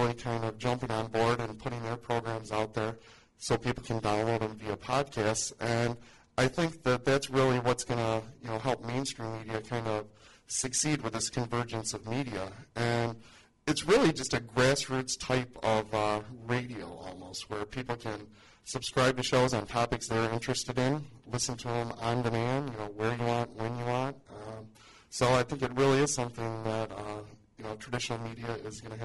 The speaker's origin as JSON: {"language": "English", "town": "Muskegon", "region": "Michigan", "country": "United States", "tie": "born or raised there", "also_born_or_lived": "Detroit, United States", "said": "Well, I was born and raised in Muskegon, graduated from Mona Shores High School, and went to Central Michigan University"}